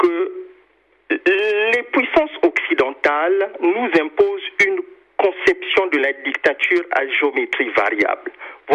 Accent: Gabon; Je vous prends le cas de mon pays d'origine. Vous savez qu'en ce moment, il y a des leaders des syndicats des enseignants de l'enseignement au Gabon

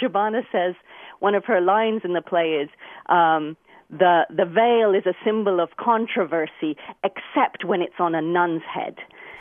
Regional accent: London, United Kingdom; And then I grew up in London

